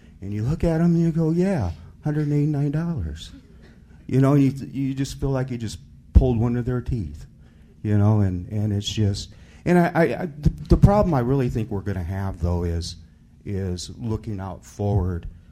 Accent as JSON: {"language": "English", "town": "Dallas", "region": "Texas", "country": "United States", "said": "I'm actually from Dallas, Texas."}